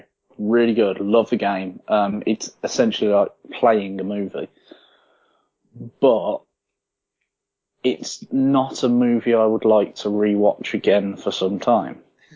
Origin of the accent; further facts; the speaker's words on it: United Kingdom; Yeah, I'm British.